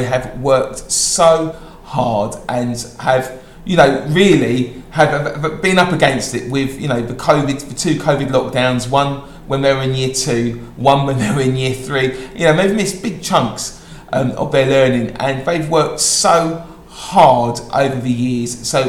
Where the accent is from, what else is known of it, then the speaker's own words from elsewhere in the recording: Bromley, London, United Kingdom; I was brought up around the Beckenham Bromley area